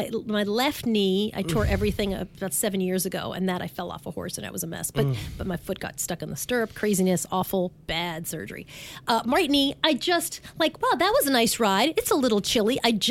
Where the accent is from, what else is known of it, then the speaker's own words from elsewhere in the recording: New York, United States; I grew up in Long Island.